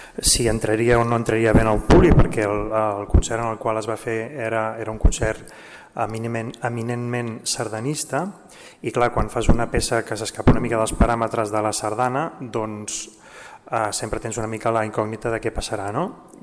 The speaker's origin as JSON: {"language": "Catalan", "town": "Sant Pere de Ribes", "region": "Catalonia", "country": "Spain", "tie": "born or raised there", "said": "jo soc ribetà, perquè visc a Sant Pere de Ribes, he nascut a Sant Pere de Ribes, però la meva mare és sitgetana, m'he educat aquí a Sitges, vaig estar estudiant els Escolapis"}